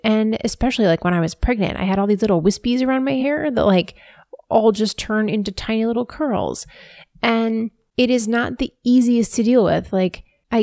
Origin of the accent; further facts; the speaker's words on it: Ohio, United States; born there; I was born in Ohio.